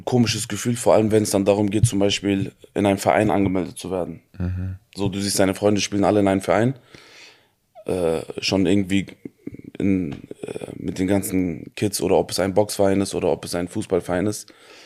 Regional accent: Wiesbaden, Hesse, Germany; Gefühlt, ich bin auf der Straße groß geworden. Und ich bin auch alleine, habe mich in Wiesbaden bewegt zwischen Wellrittstraße und Dürerplatz damals. Laden von meinem Vater war dort.

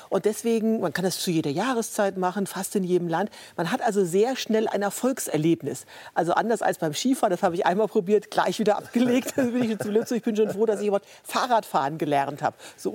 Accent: Bavaria, Germany; Ich komme aus Oberfranken

